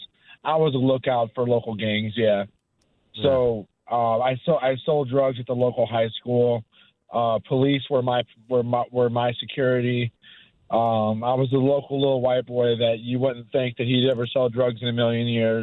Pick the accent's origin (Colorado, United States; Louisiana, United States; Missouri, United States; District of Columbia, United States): Missouri, United States; St. Louis; I'm originally from South St. Louis